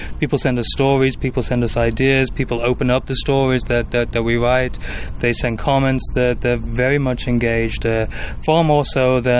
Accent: North West England, United Kingdom; also born or lived in London / Cape Town, South Africa / New York, United States; now in Louisville, United States; I grew up in England. I grew up in the United Kingdom in the northwest of England. Spent most of my early adult life in London. Spent a little bit of time in Cape Town, South Africa, then moved to New York.

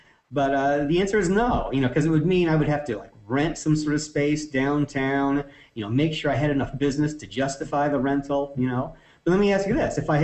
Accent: Maine, United States; I guess the biggest factor of siting in Piscataquis County is the fact that I'm from Piscataquis County.

